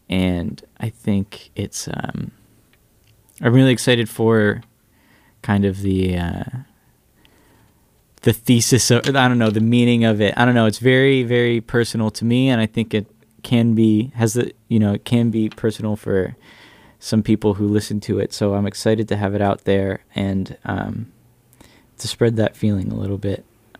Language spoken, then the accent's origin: English; Benton, Pennsylvania, United States; also born or lived in Massachusetts; I'm from a town called Benton, Pennsylvania.